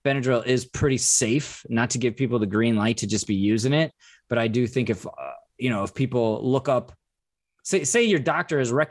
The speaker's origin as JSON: {"language": "English", "region": "Indiana", "country": "United States", "said": "I'm from Indiana. It was stormy and rainy a lot."}